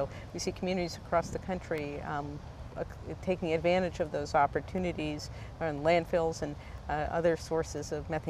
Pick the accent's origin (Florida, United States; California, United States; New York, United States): California, United States; Los Angeles; My hometown of Los Angeles, California, used to have almost over 300 days a year where the air was so polluted